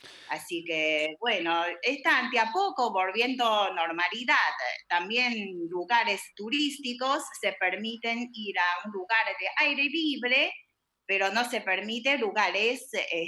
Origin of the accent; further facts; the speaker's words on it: Harbin, Heilongjiang, China; la ciudad de Harbin, que yo soy de ahí, de mi ciudad natal de Harbin, es la capital de provincia de Heilongjiang, cerca de Rusia